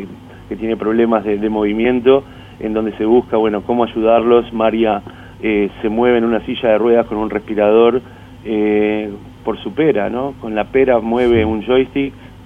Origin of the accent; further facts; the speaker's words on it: Israel; yo soy un ciudadano israelí, pertenezco a una de las partes, uh-huh, del conflicto